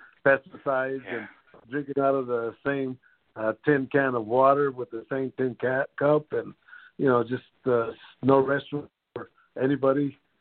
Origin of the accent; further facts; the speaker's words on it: California, United States; I grew up in the San Joaquin Valley, the Central Valley of California, and when I was born and raised in a migrant camp, Camp Number 12, CPC Number 12 for California Packing Company.